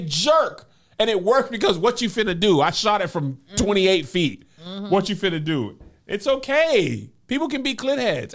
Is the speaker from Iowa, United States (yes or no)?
yes; Iowa, United States; I'm from Iowa. Corn.